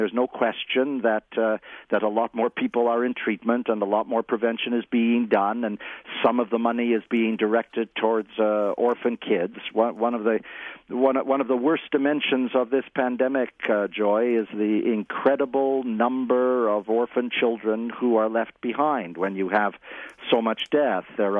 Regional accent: Canada; By the way, it's the same in my country. As a Canadian, the people of the country are engaged.

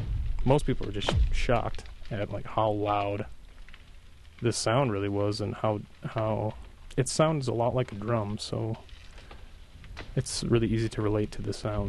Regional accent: Washburn, Wisconsin, United States; I grew up in Washburn, just a few blocks away from Schwamigan Bay on Lake Superior.

